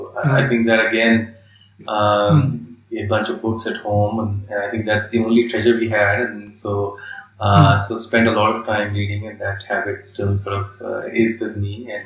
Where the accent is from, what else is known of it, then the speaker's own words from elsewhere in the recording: Bareilly, Uttar Pradesh, India; very, very small town in north of India, in UP called Bareilly. That's where I grew up.